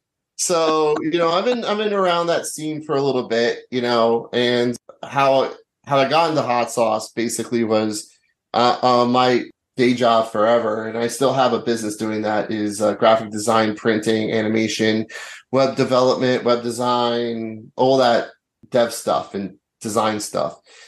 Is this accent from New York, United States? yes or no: yes; Brooklyn, New York, United States; Well, I grew up in South Brooklyn. I grew up in Bensonhurst and Midwood.